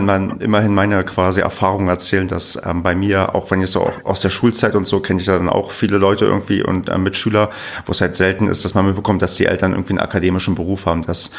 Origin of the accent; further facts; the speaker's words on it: East Germany, Germany; Ich bin im Osten groß geworden, wie man so schon sagt. Also ich bin auch noch in der ehemaligen DDR geboren, weil ich vor 1990 geboren bin.